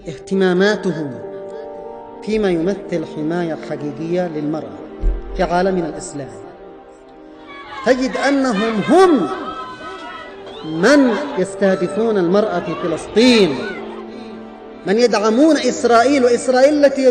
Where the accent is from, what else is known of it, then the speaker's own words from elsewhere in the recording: Yemen; المرأة عندنا في اليمن